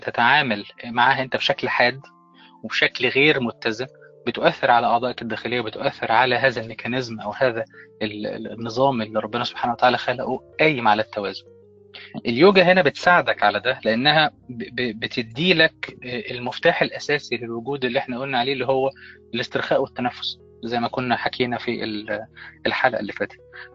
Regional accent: Egypt; عشان أنا كمصري طبعا إحنا اللي ابتكرنا الدراما العربية

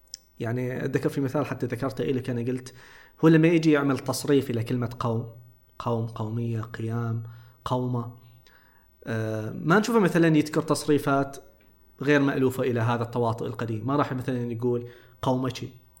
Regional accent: Qatif, Eastern Province, Saudi Arabia; بحكم المجال التداولي الموجود عندنا في القطيف هنا هو اللي يولد مثل هذه المصطلحات

